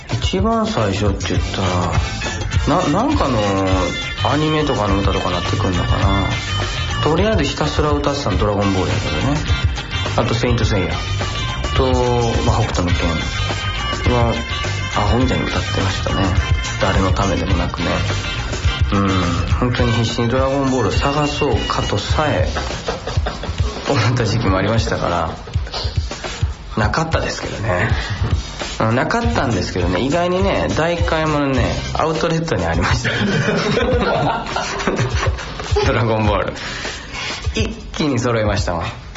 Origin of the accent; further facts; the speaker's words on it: Nara, Japan; 愛する関西、そして愛する奈良、私の故郷は奈良ですからね、その奈良のことも踏まえながらね